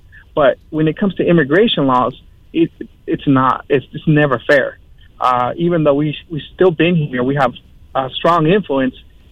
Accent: California, United States; born there; That is correct. I was born in the Bay Area.

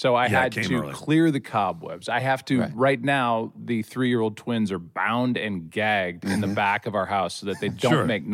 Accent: St. Louis, Missouri, United States; We're actually between homes in my hometown of St. Louis.

